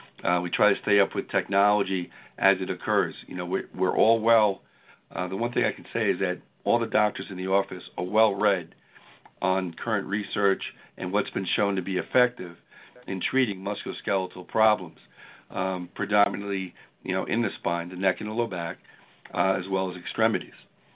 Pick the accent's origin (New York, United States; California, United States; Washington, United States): New York, United States; Ronkonkoma; You know, I grew up in Ronkonkoma, New York. I went to the local high school here.